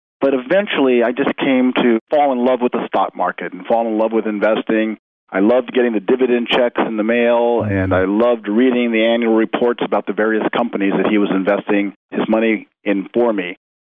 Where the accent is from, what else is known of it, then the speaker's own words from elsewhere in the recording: Chicago, Illinois, United States; maybe because I grew up in Hyde Park, you know, part of the University of Chicago community